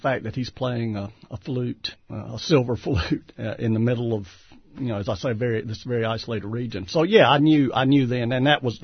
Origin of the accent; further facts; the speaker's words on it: Appalachia, United States; particularly maybe because I come from the Appalachian region where I see today so many of our young people are the ones who end up doing the fighting over there.